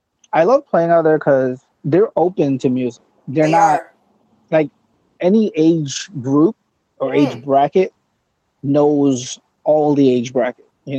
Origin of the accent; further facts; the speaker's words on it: Mississauga, Ontario, Canada; Because he's from Rexdale, I'm from Saga, so let's find something in between.